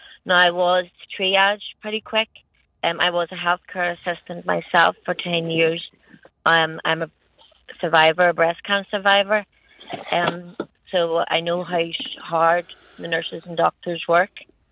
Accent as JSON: {"language": "English", "town": "Castlewellan", "region": "Northern Ireland", "country": "United Kingdom", "said": "I'm actually from Castlewellan in County Down."}